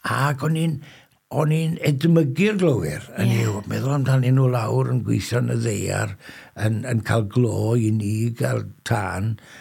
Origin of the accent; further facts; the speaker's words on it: Brynamman, Wales, United Kingdom; Felly, y ffordd hawsau i ddweud ydy, dwi'n dod o Gymru ac mae hynny fel arfer yn ddigon.